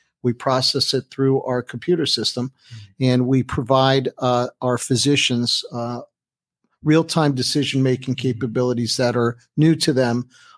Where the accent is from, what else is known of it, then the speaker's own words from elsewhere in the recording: New York, United States; 9/11, being a New Yorker and having that kind of disruption